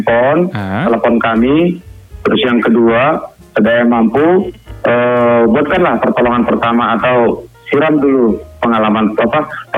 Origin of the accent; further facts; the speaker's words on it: Bali, Indonesia; Maklumlah di kampung kami di Bali ini kan ada juga yang nggak dapat.